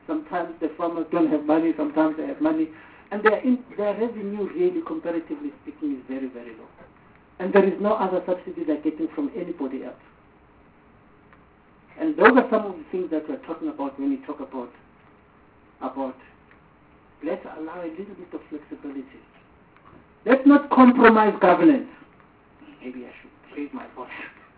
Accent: South Africa; So, I'm a South African talking to other South Africans and saying, can we apply the rules equally to all of us?

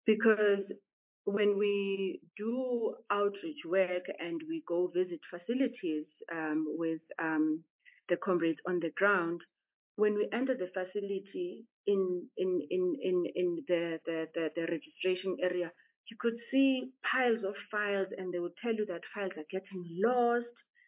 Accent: Kwapeng, Eastern Cape, South Africa; I am from Kwapeng, one of the rural areas in Mthatha.

